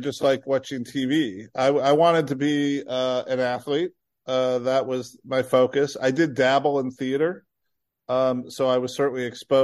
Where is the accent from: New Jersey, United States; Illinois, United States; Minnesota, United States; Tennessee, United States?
Illinois, United States; And growing up in Illinois, you know, you just get what was ever at the Metroplexes.